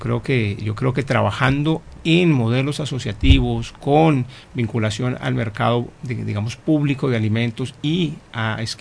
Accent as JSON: {"language": "Spanish", "country": "Colombia", "lives_now": "Paraguay", "said": "Yo soy colombiano y como ají, me gusta el ají."}